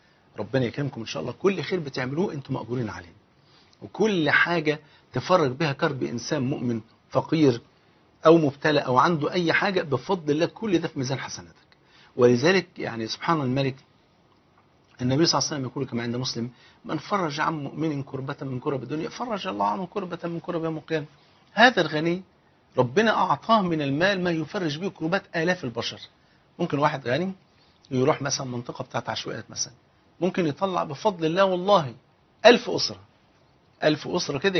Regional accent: Egypt; لذلك حتى المثل عندنا في مصر يقول لك ما يقولك ما تهنش غير على الفقير

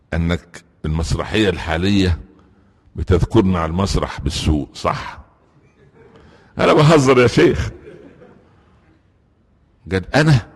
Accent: Upper Egypt, Egypt; هو انا مثل المصري عندنا في الصعيد يقول ايه؟

